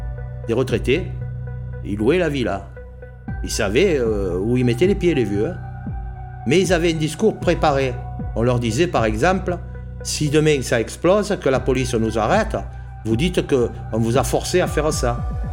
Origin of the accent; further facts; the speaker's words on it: Naples, Campania, Italy; Le plus facile pour nous, c'était Naples, parce que Naples, nous étions chez nous à Naples.